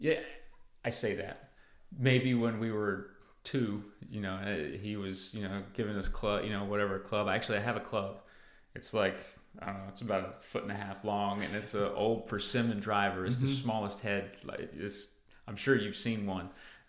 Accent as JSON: {"language": "English", "town": "Travelers Rest", "region": "South Carolina", "country": "United States", "tie": "born or raised there", "said": "we grew up in Travelers Rest, and you know, there's almost no traffic."}